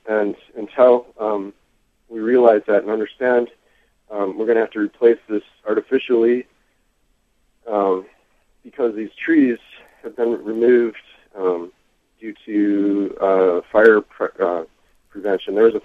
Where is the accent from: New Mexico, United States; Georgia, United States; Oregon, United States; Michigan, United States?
Oregon, United States; Ashland; Okay, so I'm from Ashland, and I've been here for about 10 years